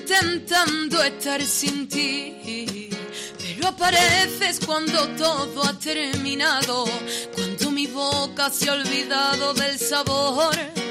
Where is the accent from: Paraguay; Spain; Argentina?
Spain; Isla Cristina, Andalusia; En mi pueblo, Isla Cristina, los carnavales es algo que predomina allí.